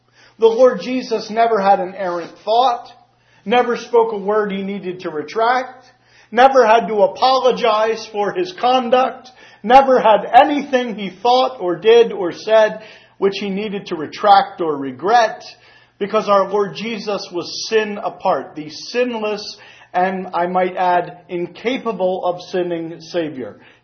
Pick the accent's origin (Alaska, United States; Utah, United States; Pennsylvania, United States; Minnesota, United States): Pennsylvania, United States; Reading; as was announced. I'm from Reading, Pennsylvania.